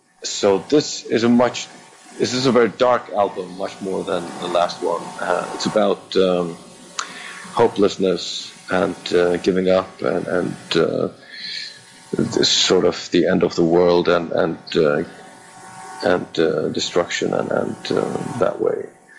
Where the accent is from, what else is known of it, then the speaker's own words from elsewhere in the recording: Faroe Islands; The fact that we come from the Faroes, you know, is inescapable, and it will be one of the first things people notice about us.